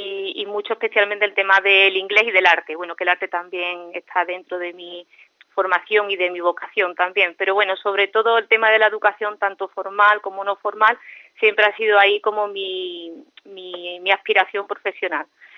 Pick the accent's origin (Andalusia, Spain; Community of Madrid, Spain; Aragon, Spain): Community of Madrid, Spain; Madrid; born there; somos un poco mitad andaluces, mitad extremeños y yo nací en Madrid.